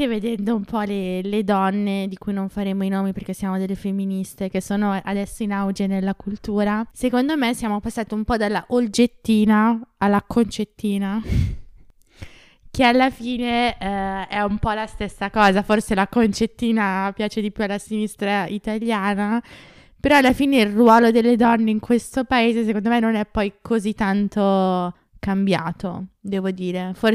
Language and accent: Italian; Lombardy, Italy; perché io sono lombarda.